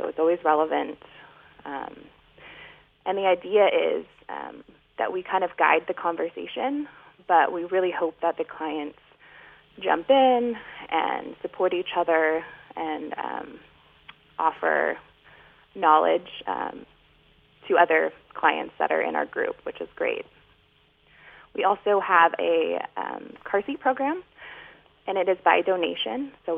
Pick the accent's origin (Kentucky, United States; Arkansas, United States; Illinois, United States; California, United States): California, United States; Ukiah; I am Yokeo Pomo from Ukiah.